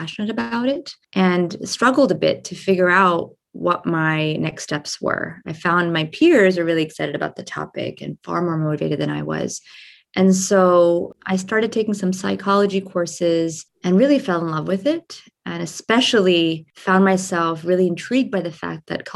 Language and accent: English; New Jersey, United States; My parents immigrated to New Jersey from India in the 70s. And I was raised in New Jersey and spent most of my young adulthood there on the East Coast.